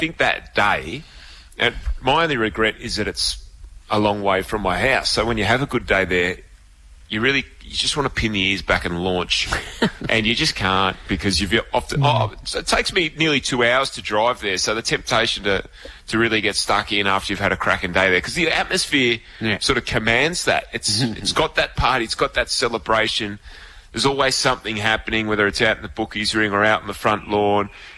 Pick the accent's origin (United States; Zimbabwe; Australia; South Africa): Australia; North Dandenong, Victoria; I'm from North Dandenong, Gareth.